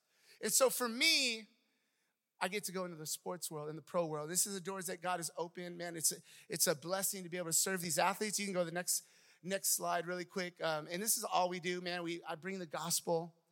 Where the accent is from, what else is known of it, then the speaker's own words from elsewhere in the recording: Oakland, California, United States; also born or lived in San Jose; My background, I grew up in the Bay Area, Oakland, San Jose.